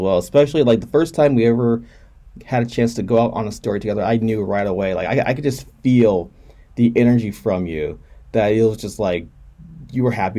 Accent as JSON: {"language": "English", "region": "Midwest", "country": "United States", "said": "Like I'm from the Midwest here originally, but I've been to other places in the country."}